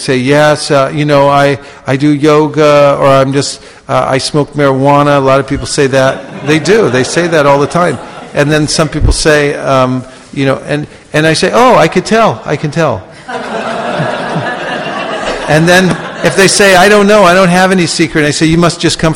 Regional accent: San Francisco, California, United States; Or better yet, I start off with, I'm from San Francisco. Where are you from? I tell them first, San Francisco, where are you from?

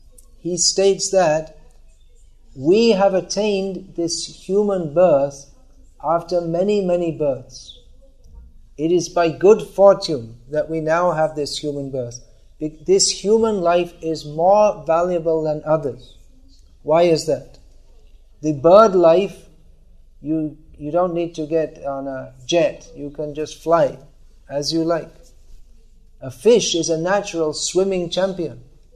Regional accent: England, United Kingdom; born there; The identity, this body was born in England. So I am English.

